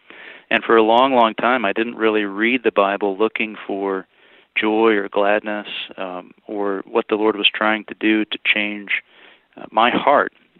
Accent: Colorado Springs, Colorado, United States; So my story, Adam, I grew up in Colorado Springs, came to Christ through Young Life as a young man, as a teenager

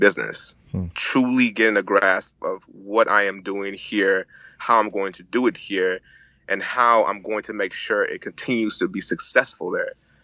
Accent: Houston, Texas, United States; also born or lived in New Mexico; Being a Nigerian in the diaspora, being born in effectively New Mexico, but being raised in Houston

